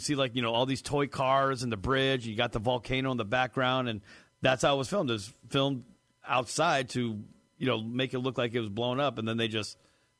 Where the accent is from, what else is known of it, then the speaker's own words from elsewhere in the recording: San Fernando Valley, California, United States; I remember where I grew up in the San Fernando Valley.